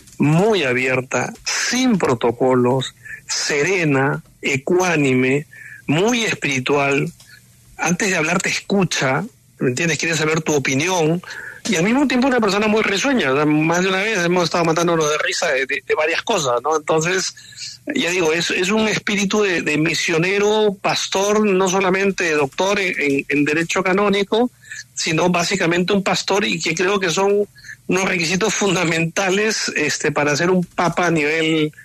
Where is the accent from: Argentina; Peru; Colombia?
Peru; Chiclayo, Lambayeque; born there; yo nací en Chiclayo